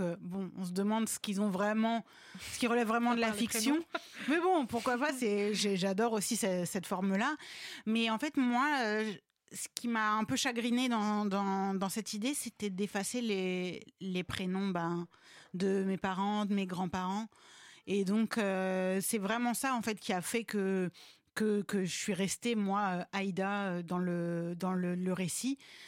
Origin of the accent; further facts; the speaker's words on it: France; moi, en tant que Française, je n'ai pas appris à l'école